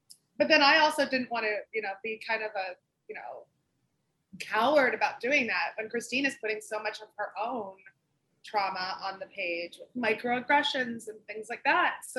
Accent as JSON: {"language": "English", "town": "Yardley", "region": "Pennsylvania", "country": "United States", "tie": "born or raised there", "said": "I grew up in Philly, or right outside Philly, in Yardley, in Bucks County. Pretty white suburb."}